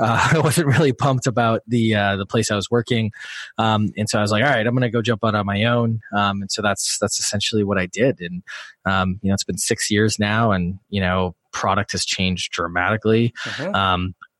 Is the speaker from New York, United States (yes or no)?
no; Wisconsin, United States; I come from a very like blue collar background. I grew up in Wisconsin. I went to school in Illinois